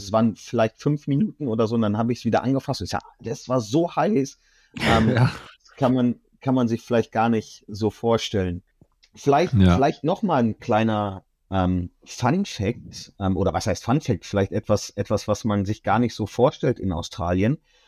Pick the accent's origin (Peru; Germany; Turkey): Germany; gibt's bei uns in Deutschland auch.